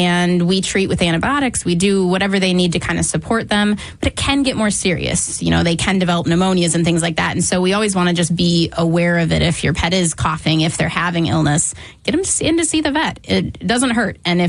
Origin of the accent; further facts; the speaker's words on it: Wisconsin, United States; I'm from Wisconsin and everything froze for months.